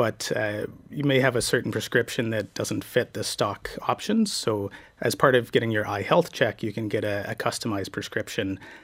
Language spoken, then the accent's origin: English; Canada; So I'm Canadian, so I can talk about the Americans as I like.